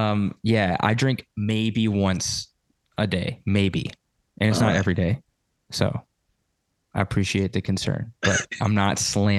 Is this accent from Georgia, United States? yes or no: yes; Georgia, United States; now in Canada; Listen, I'm from Georgia. That just hits home.